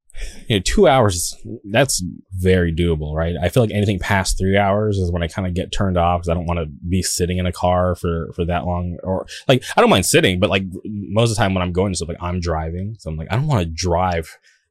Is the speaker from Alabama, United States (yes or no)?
no; Palm Springs, California, United States; Because where I grew up, which isn't too far from here, I grew up in the Palm Springs area.